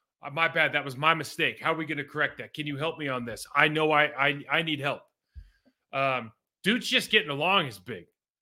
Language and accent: English; Lake Arrowhead, California, United States; Lake Arrowhead's awesome. I was part of the worst high school football program of any of my f